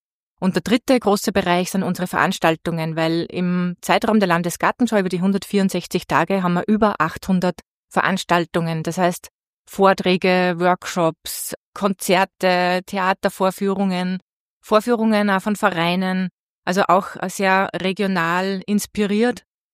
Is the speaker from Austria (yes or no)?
yes; Linz, Upper Austria, Austria; born there; bin 51 Jahre, bin gebürtige Linzerin und wohne aber jetzt schon sehr lange im Innviertel